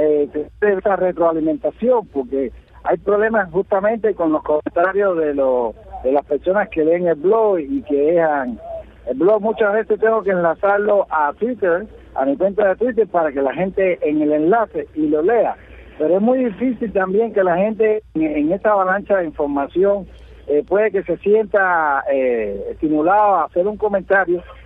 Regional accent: Cuba; estoy siendo martiano, estoy siendo cubano, estoy siendo patriota, estoy siendo un cubano simple

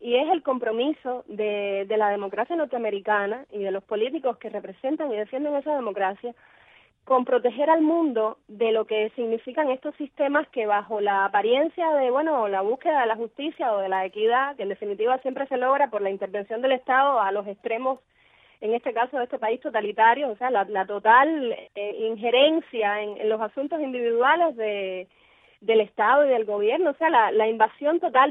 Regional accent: Cuba; como cubana lo sufro

